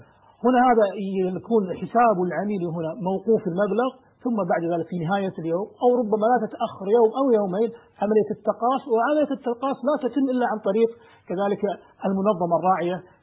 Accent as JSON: {"language": "Arabic", "country": "Kuwait", "said": "عندنا في الكويت"}